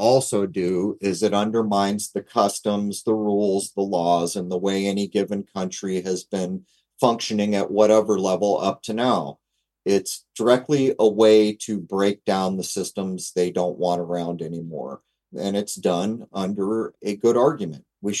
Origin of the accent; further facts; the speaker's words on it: United States; And in the world that I grew up in America, the idea was supposed to be you supported and voted for people who provided what you thought was best.